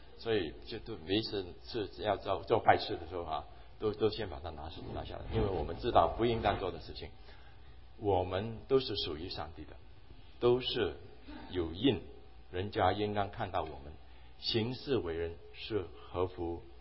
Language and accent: Chinese; Hong Kong; 我在香港长大哈，我在香港读书，香港的学校呢都有制服